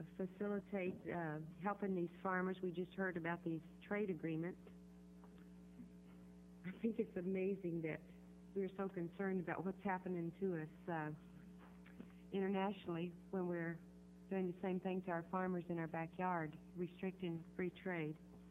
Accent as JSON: {"language": "English", "town": "Matador", "region": "Texas", "country": "United States", "tie": "born or raised there", "said": "There's 1,000 people in my hometown of Matador, Texas, maybe not that many now."}